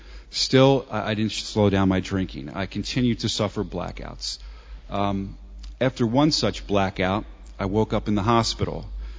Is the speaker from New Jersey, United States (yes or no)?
yes; New Jersey, United States; I was born and raised in South Jersey, about 15 minutes outside of Philadelphia. I come from a large Catholic family, lots of uncles, lots of aunts, lots of cousins, lots of love.